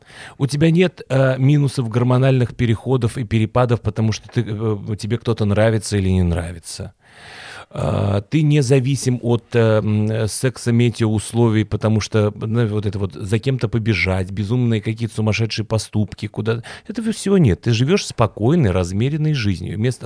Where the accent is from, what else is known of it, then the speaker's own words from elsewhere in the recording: Paris, Île-de-France, France; Франция, Париж.